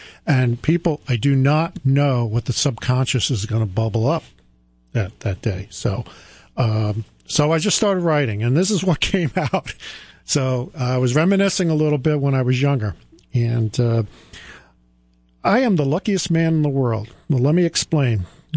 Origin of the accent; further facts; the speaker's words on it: Staten Island, New York, United States; You know, I grew up on Staten Island. I was just kid. I went to Catholic schools, ran around the neighborhood like every other kid.